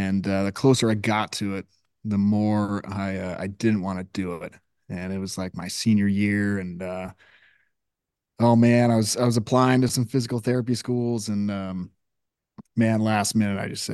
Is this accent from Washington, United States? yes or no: yes; Spokane, Washington, United States; As my wife says, I lived a handful of lives, and I grew up in Spokane, Washington, playing ice hockey as a kid, and kind of did that my entire life